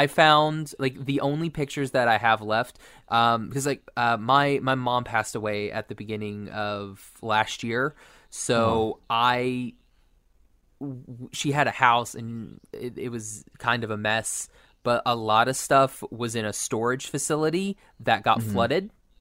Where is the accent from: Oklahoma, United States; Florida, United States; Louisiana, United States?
Oklahoma, United States; Like, I'm from Oklahoma, and I've been to Wynnewood.